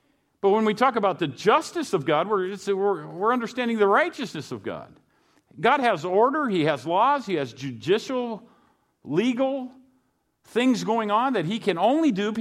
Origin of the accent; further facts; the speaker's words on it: Fresno, California, United States; Shoot, I'm from Roosevelt High School in Fresno, so you know what? I'm with you guys in that.